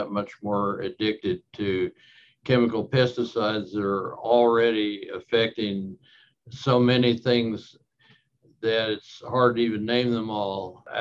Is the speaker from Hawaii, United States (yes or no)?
yes; Hawaii, United States; born there; I was conceived in Texas, born in Hawaii, and lived all over.